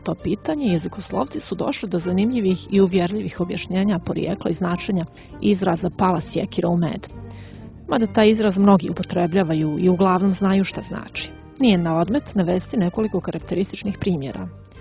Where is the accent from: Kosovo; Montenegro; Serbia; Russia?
Montenegro; Ovdje kod nas u Crnoj Gori napadnuto je i samo ime jezika.